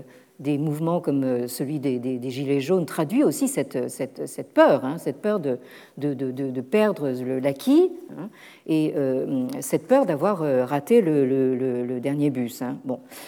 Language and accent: French; Paris, Île-de-France, France; en tant que Parisien, je ne le fais plus maintenant